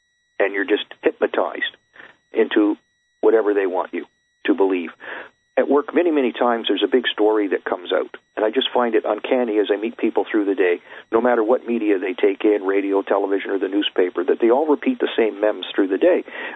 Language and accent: English; Canada; being a Canadian on Canada Day, when political incorrectness was turning my country inside out backwards to something I never even recognized anymore from my youth